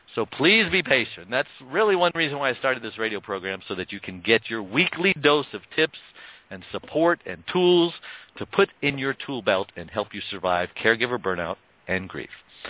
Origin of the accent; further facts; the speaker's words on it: Brooklyn, New York, United States; Okay, that's a terrible New York accent, I know, and I'm from Brooklyn, so I'm ashamed.